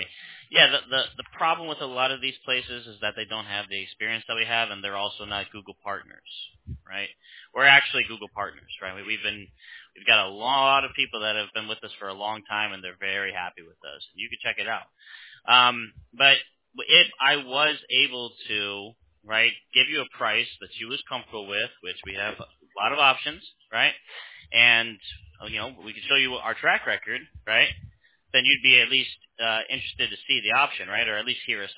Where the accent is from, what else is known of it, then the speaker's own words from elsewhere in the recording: United States; I work remotely, right? I'm American, right?